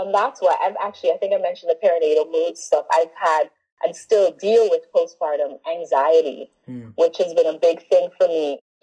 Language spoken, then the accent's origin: English; Montreal, Quebec, Canada; born there; I was born in Montreal.